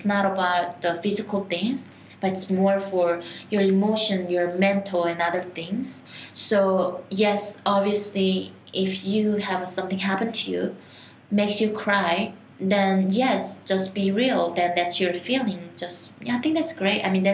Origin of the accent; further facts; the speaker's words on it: South Korea; English is a second language; now in United States; I was growing up in Korea. We do have a four seasons, like spring, summer, fall, and winter.